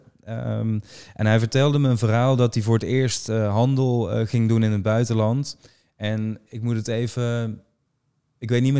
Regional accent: Netherlands; ik ben in Nederland opgegroeid en ik heb hier altijd gewoond.

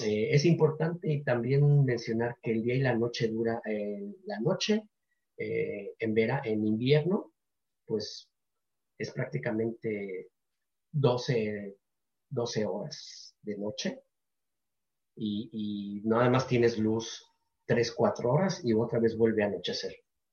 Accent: Mexico; sino pensando como mexicano

